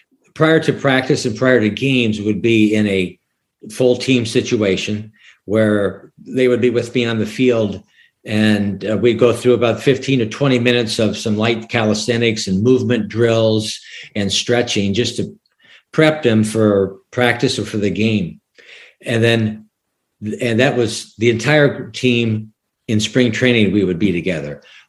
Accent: Sioux City, Iowa, United States; When I grew up in Sioux City, Iowa, I would go up to Briarcliff College, which is a small school in Sioux City

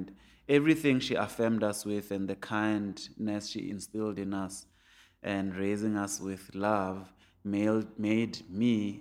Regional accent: Pimville, Gauteng, South Africa; And I grew up in Pimville, which has a golf course.

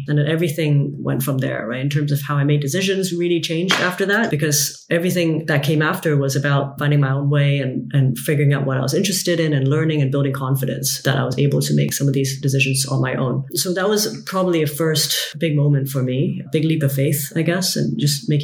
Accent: Hong Kong; because I was really applying for the Hong Kong general manager role, which, you know, Hong Kong was my hometown.

